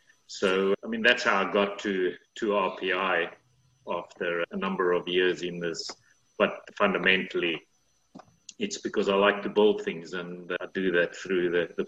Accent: Cape Town, Western Cape, South Africa; now in London, United Kingdom; you can tell from my accent, I'm not from London. I grew up in Cape Town, South Africa

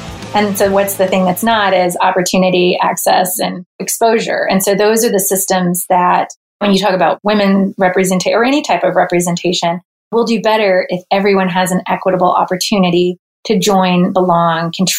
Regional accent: Tucker, Georgia, United States; So I grew up in Tucker, Georgia, which has grown significantly since then.

